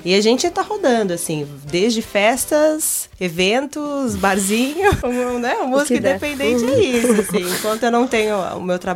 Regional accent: Belo Horizonte, Minas Gerais, Brazil; Eu sou de Belo Horizonte, okay.

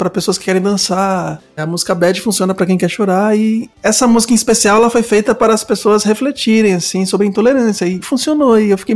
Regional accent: Cubatão, São Paulo, Brazil; now in Guarulhos, Brazil; eu sou de Cubatão, mas eu também chamo Guarulhos de minha cidade. Eu vivo aqui há mais de 30 anos.

